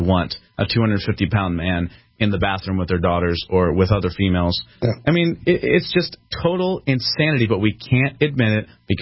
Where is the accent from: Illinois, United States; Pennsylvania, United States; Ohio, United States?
Pennsylvania, United States; Philadelphia; Growing up in Philadelphia, I saw some truly crazy people.